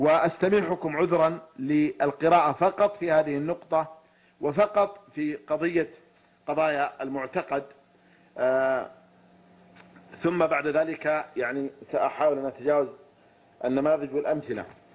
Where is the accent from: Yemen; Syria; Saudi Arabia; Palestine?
Saudi Arabia; ما الذي أستفيده أنا كمواطن سعودي صحراوي